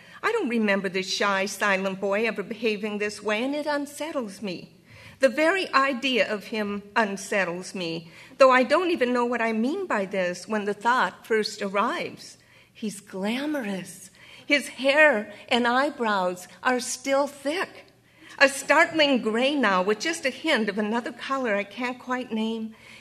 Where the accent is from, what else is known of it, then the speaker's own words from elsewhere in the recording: Akron, Ohio, United States; I published a memoir about growing up in Akron in Rubber Town